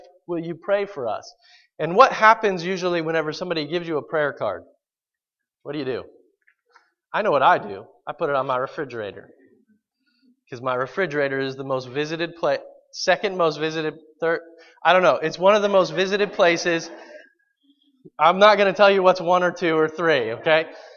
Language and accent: English; West Palm Beach, Florida, United States; also born or lived in Mexico; now in Louisville, United States; I'm from Florida, so I grew up in Florida. I was born in West Palm Beach, amen?